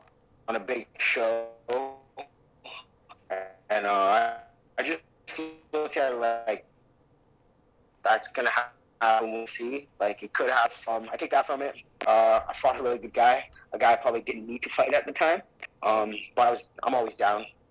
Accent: Canada; I think it's because we're Canadian, man.

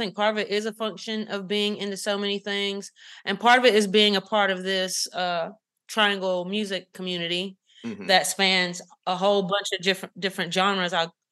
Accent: North Carolina, United States; also born or lived in Raleigh; I grew up in Eastern North Carolina, grew up in the church.

